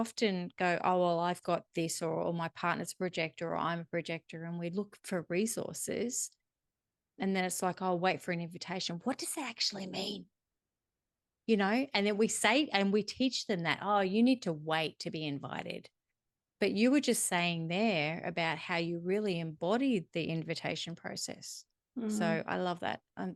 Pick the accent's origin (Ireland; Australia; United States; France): Australia; accent: Australian; As my Australian isn't coming out, it's not all shit.